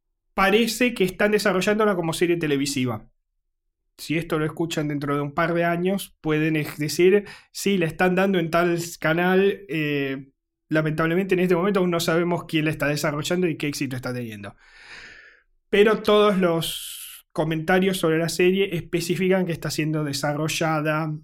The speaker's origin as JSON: {"language": "Spanish", "country": "Italy", "tie": "born or raised there", "said": "yo en algún momento en mi infancia en Italia vi más o menos todas las películas que fueron saliendo"}